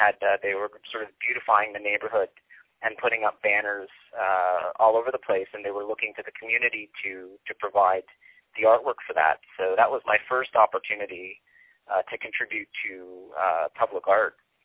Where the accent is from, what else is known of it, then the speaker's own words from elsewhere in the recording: Hamilton, Ontario, Canada; now in Toronto, Canada; I moved to Toronto. I'm originally from Hamilton, Ontario, and I moved to the city 8 years ago